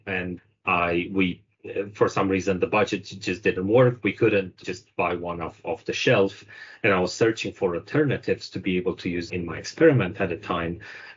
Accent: Romania; back home, I'm originally from Romania. I mean, from a small town next to the capital.

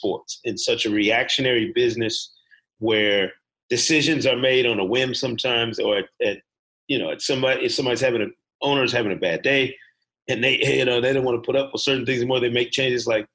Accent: Grand Rapids, Michigan, United States; For the sake of the upper Midwest, you know, and I'm from Grand Rapids, Michigan.

